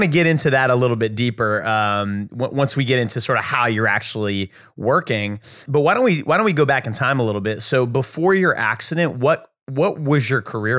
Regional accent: Texas, United States; also born or lived in New England; I lived in New England for a long time. I'm from Texas originally, but I lived in New England and it's very similar.

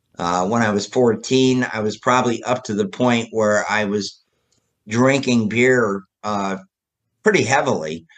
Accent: New York, United States; Yeah, I grew up upstate New York, farm country in the Finger Lakes region.

